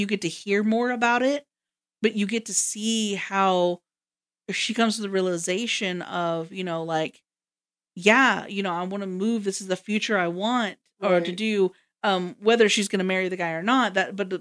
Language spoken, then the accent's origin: English; Georgia, United States; now in Missouri, United States; because I grew up in Georgia. Now, I did not grow up. I was in a suburb, not a, you know, a little town